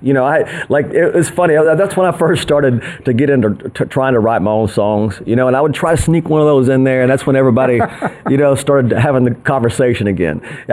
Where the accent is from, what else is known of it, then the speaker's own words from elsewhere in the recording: Knoxville, Tennessee, United States; You know, you're growing up as a kid in East Tennessee